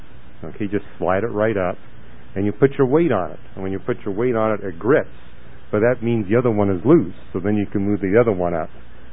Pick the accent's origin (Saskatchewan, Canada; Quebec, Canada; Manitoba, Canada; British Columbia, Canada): British Columbia, Canada; but I grew up in British Columbia. British Columbia is a place where you got glaciers everywhere.